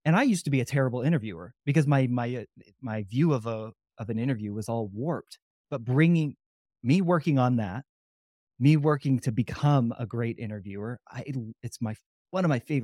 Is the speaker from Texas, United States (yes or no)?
no; Kansas City, Missouri, United States; now in Denver, United States; But I'm originally from Kansas City. Now I live in Denver, the Denver area now.